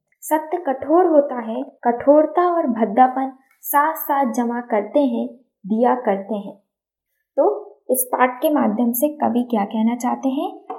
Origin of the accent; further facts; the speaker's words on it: Madhya Pradesh, India; मैं मध्य प्रदेश से हूँ।